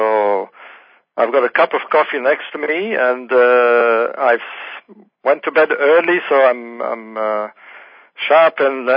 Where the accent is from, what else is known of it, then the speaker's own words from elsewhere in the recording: Alexandria, Alexandria Governorate, Egypt; English is a second language; moved away as an adult; I was born in Egypt and grew up there. I left Egypt when I was 19.